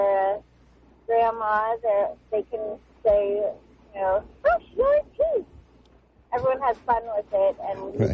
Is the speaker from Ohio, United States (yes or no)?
no; Petaluma, California, United States; I am from Petaluma, and I'm driving from Petaluma right now to the show.